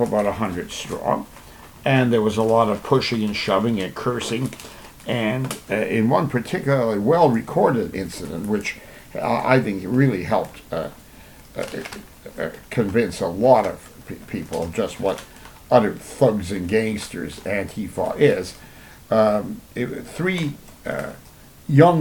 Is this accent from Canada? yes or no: yes; Hamilton, Ontario, Canada; here in my hometown of Hamilton.